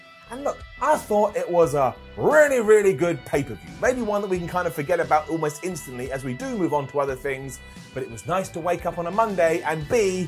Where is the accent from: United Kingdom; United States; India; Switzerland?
United Kingdom; probably because I'm British, oh my gosh, he's going to do it.